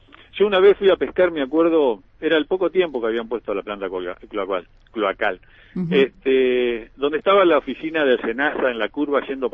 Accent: Viedma, Río Negro, Argentina; Yo soy nacido acá en Viedma. Tengo 54 años

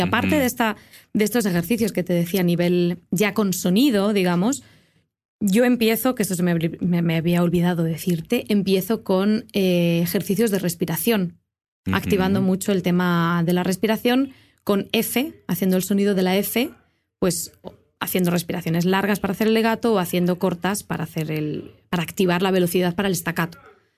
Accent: Zaragoza, Aragon, Spain; now in Madrid, Spain; Soy de Zaragoza, sí, pero vivo en Madrid.

